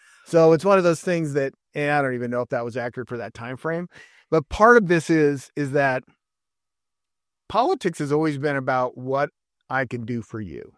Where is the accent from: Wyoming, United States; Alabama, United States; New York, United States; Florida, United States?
Wyoming, United States; also born or lived in Montana / Pennsylvania; I grew up in Wyoming and Montana, so... A Democrat in Wyoming, Montana, I found out when I moved to Pennsylvania, is called a Republican.